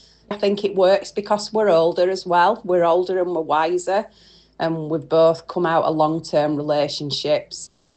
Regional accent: Doncaster, Yorkshire and the Humber, United Kingdom; So I met my husband 17 years ago. I'm from Doncaster. He's from Swansea. But we met in a pub in Doncaster.

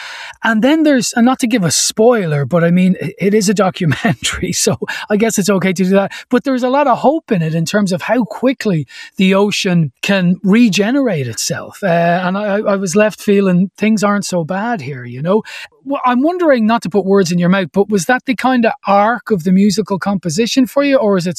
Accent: Ireland; accent: Irish; and also teasing my Irish accent at the start. It wasn't a bad impression, I suppose. Do I sound like that? I guess I do to an American.

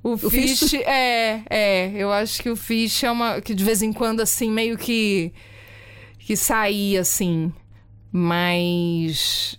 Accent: Rio de Janeiro, Brazil; also born or lived in South Brazil / Northeast Brazil; now in Portugal; eu sou nascida no Rio de Janeiro, sou carioca, mas antes de vir para Portugal eu morei no sul do Brasil e morei no Nordeste. Então, eu morei em três regiões muito distintas do Brasil.

